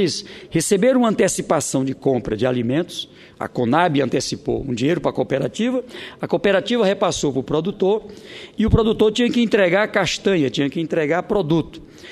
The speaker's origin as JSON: {"language": "Portuguese", "town": "Campinas do Piauí", "region": "Piauí", "country": "Brazil", "tie": "born there", "said": "a fábrica de laticínio de Campinas, do Piauí, lá na região onde eu nasci, onde eu estive lá recentemente"}